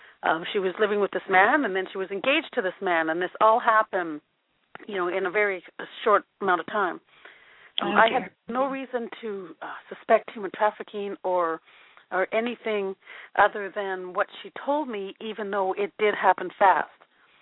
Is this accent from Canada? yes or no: yes; Canada; because we're from Canada, and I asked her when she's coming home